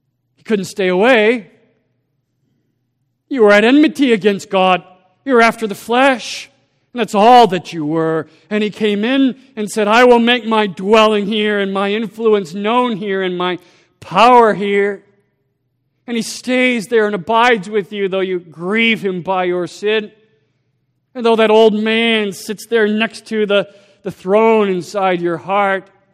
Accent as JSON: {"language": "English", "town": "Loveland", "country": "United States", "tie": "born or raised there", "said": "I remember one time when I was a child growing up in Loveland."}